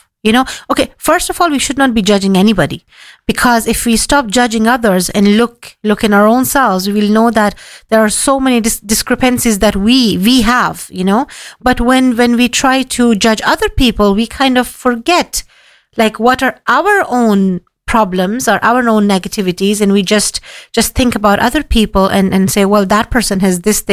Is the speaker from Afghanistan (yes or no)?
yes; Afghanistan; You know, I come from a background, I come from Afghanistan.